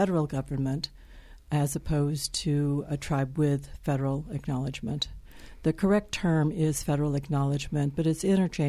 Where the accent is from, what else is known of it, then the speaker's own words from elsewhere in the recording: San Luis Obispo, California, United States; I was born here in San Luis Obispo, but all of my life I've lived in the southern part of the county.